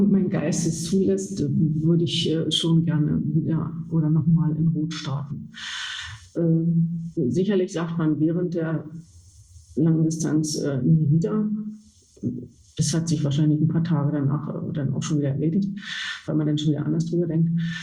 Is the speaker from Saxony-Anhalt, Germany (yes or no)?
yes; Osterburg, Saxony-Anhalt, Germany; wie du schon gesagt hast. Ich komme aus Osterburg, gehöre den Triathlon-Füchsen aus Osterburg